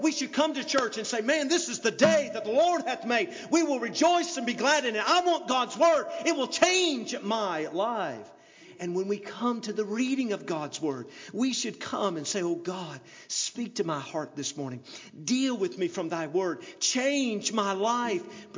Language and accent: English; the South, United States; I'm from the South, and have you ever heard of the wind suckers?